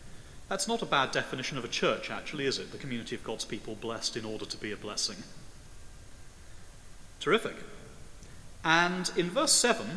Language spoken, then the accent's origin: English; United Kingdom; we don't know how to lament very well, I think, as British Christians.